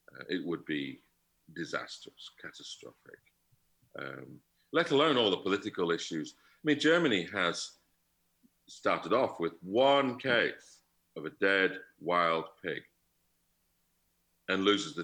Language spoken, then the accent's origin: English; England, United Kingdom; now in Winnipeg, Canada; And the problem we all have, and being English, I'm just the same.